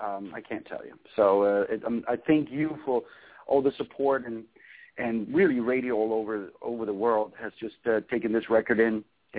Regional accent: Copenhagen, Capital Region of Denmark, Denmark; growing up in Copenhagen, I can't tell you why exactly, but I was so influenced and inspired by American rhythm and blues music

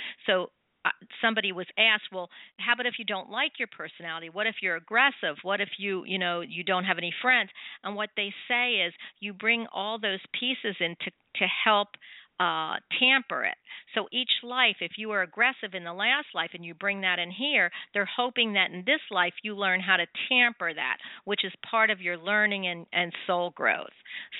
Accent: Philadelphia, Pennsylvania, United States; I'm from Philly, and I used to spend every summer in Margate, New Jersey.

